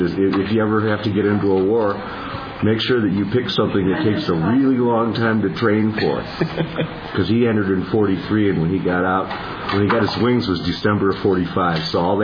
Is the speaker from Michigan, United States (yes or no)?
yes; Grand Rapids, Michigan, United States; moved away as an adult; also born or lived in Ann Arbor; Well, before, I grew up in Grand Rapids, and I went to University of Michigan